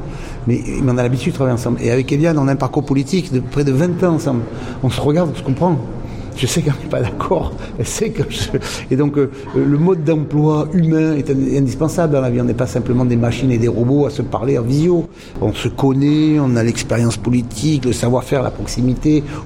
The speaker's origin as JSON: {"language": "French", "region": "Provence-Alpes-Côte d'Azur", "country": "France", "said": "Provence-Alpes-Côte d'Azur, on n'est pas des pacaïens, on est des Alpins, des Provençaux, des Alzuriens."}